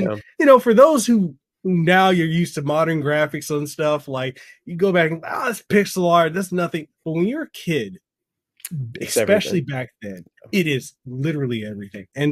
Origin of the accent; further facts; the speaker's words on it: Samoa; first language Samoan; English is a second language; English is not my first language. Actually, my first language is Samoan.